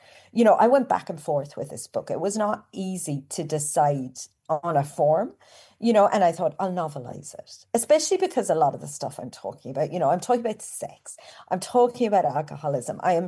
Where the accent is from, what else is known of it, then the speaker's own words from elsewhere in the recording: Ireland; But for me, growing up in Ireland in the early 90s, I couldn't think of anything more wonderful.